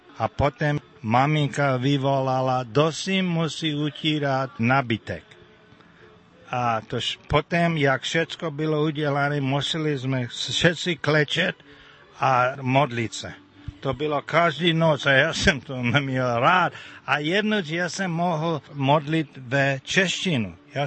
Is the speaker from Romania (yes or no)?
no; Texas, United States; Já jsem od Bear County a druzí jsou po celý Texas.